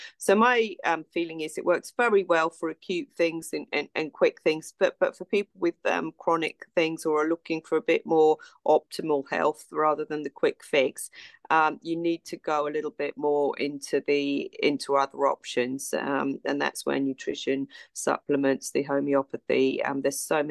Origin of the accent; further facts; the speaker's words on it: London, United Kingdom; I was born and brought up in North London and then was a GP in Watford